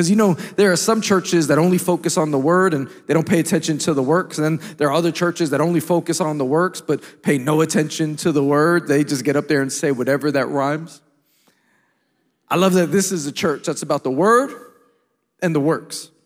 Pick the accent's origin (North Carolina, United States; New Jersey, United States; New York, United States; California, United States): New York, United States; New York City; I come all the way from New York City